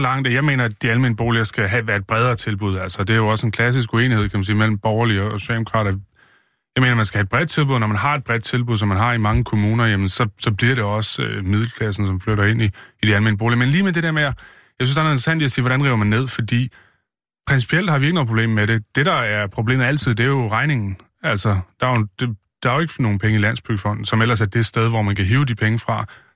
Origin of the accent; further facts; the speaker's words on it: Holbæk, Zealand, Denmark; det område i Holbæk, hvor jeg kommer fra, der er på ghetto-listen